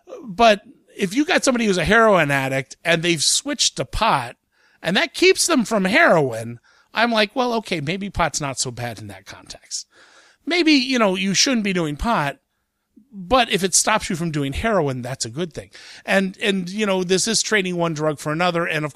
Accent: United States; And the first thing I noticed it as an American is this is dealing with the impact of the opioid crisis in Canada.

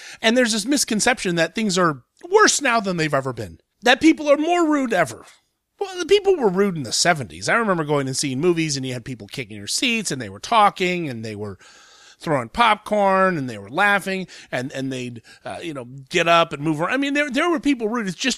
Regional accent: Columbus, Ohio, United States; it happened not just in my hometown, but in, like, my neighborhood. Stormy Daniels was arrested at a strip club in Columbus, Ohio, which is where I live

